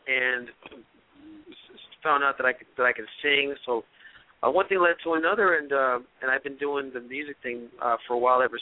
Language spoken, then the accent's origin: English; San Francisco, California, United States; me growing up in San Francisco, coming out from a poor family